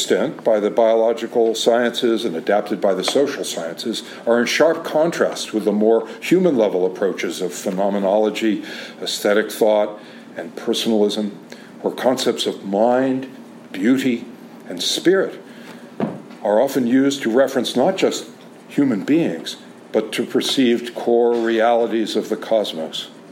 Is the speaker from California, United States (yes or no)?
yes; California, United States; it may be that just because I'm from Silicon Valley, I have this sense of the machine